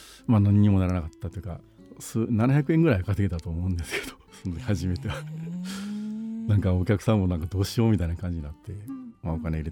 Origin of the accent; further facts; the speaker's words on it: Osaka, Japan; 出身大阪です